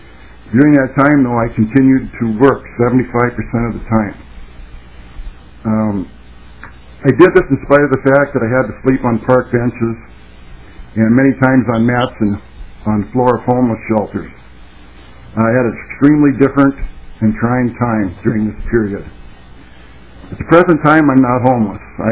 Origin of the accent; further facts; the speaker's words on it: St. Paul, Minnesota, United States; I grew up here in St. Paul. … Specifically, I'm from the West 7th Street area. I went to Monroe High School, and I am a lifelong resident of Minnesota.